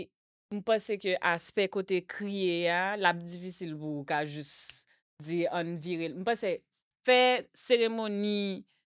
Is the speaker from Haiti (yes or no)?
yes; Haiti; est-ce que nous réellement peur l'en mort en tant que haïtien